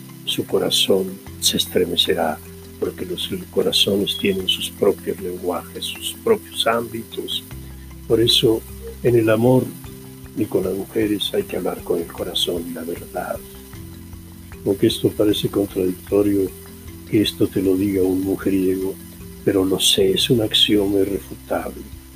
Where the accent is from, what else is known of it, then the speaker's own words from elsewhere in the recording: Guasave, Sinaloa, Mexico; y llegué a Guasave, ¿no? Y vi un gran amor que me vio nacer en mi pueblo natal, Guasave.